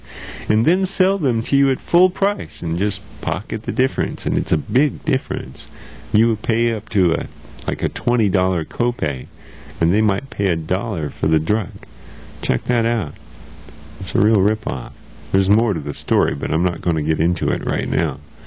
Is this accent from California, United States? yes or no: yes; Santa Cruz, California, United States; And in my hometown of Santa Cruz